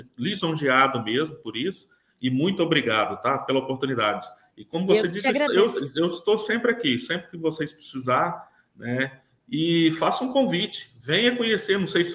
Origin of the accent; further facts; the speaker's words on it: Porangatu, Goiás, Brazil; now in Rio Verde, Brazil; eu não sou natural aqui de Rio Verde, eu sou natural de Porangatu, que fica a 100 quilômetros do Tocantins, sabe? Morava em fazenda e tudo